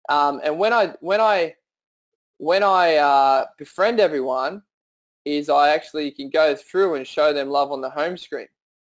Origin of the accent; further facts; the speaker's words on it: Leeton, New South Wales, Australia; It's called I Live in Leeton. This is my hometown.